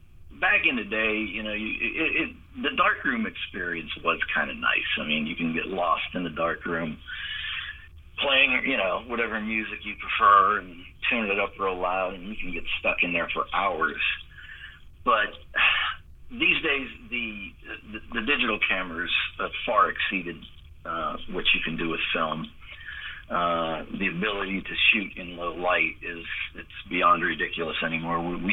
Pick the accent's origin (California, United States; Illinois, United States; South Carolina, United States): South Carolina, United States; Beaufort; to Beaufort, South Carolina in 1974. I think I was about 13 years old at the time. And, you know, growing up in Beaufort, in my senior year in high school